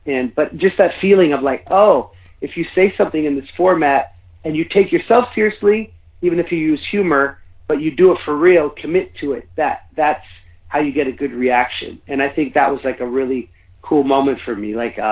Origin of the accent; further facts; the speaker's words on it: Oakland, California, United States; I like growing up in the Bay Area in Oakland